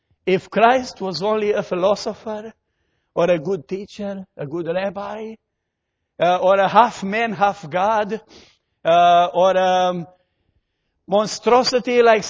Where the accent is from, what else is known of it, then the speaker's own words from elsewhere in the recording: Australia; When things go well, I'm an Aussie.